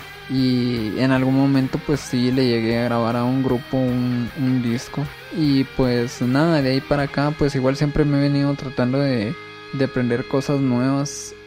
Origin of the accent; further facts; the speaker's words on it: Guatemala; crecí como muchas familias en Guatemala, con muchas, ¿qué sería? Con muchas carencias de muchas cosas, ¿no?